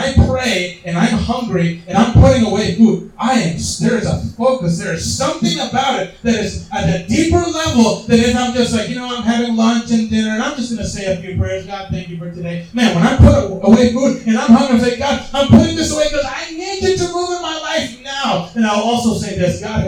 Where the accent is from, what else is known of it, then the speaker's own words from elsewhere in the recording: Puerto Rico; now in Rochester, United States; because I grew up in Puerto Rico